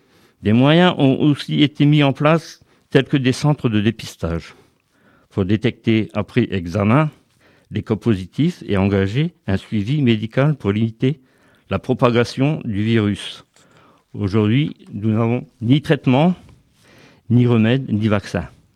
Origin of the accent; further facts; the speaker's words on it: Annay-sous-Lens, Hauts-de-France, France; d'Annay-sous-Lens